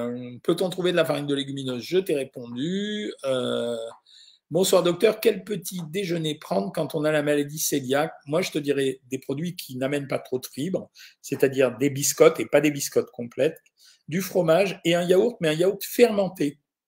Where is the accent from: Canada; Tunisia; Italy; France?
Italy; Sicily; Chez nous, en Sicile, on fait les pâtes aux lentilles avec un filet d'huile d'olive.